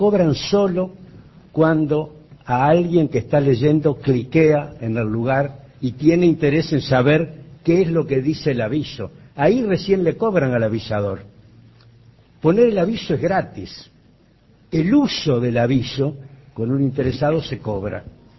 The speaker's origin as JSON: {"language": "Spanish", "region": "Montevideo", "country": "Uruguay", "tie": "born there", "said": "Después en la otra dice que nací en Montevideo, como efectivamente."}